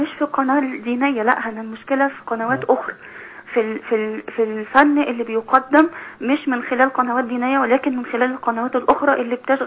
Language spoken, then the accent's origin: Arabic; Cairo, Cairo Governorate, Egypt; هو أنا من القاهرة.